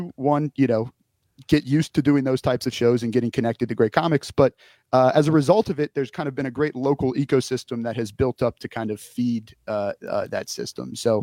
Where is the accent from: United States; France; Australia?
United States; Cincinnati, Ohio; born there; also born or lived in Indiana; now in Madison, United States; I was born in Cincinnati, Ohio. I actually eventually moved up to Madison via way of Indiana for some work.